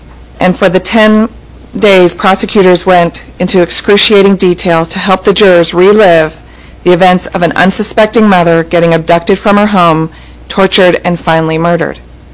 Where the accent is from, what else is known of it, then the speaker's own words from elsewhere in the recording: Juneau, Alaska, United States; I'm from Juneau.